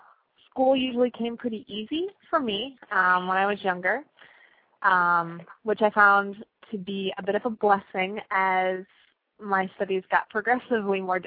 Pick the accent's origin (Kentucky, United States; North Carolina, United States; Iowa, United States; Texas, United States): Iowa, United States; I grew up in Iowa. In a very small town, it was a farming community.